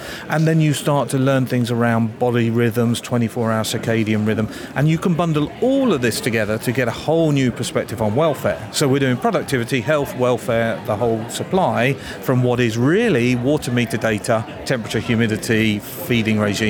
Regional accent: East Midlands, United Kingdom; I'm from Derbyshire

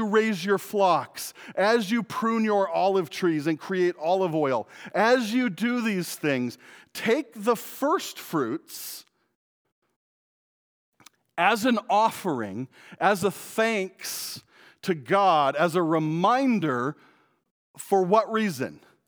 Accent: Spokane, Washington, United States; we came from Spokane, Washington, and so I just found him a really awesome sweatshirt

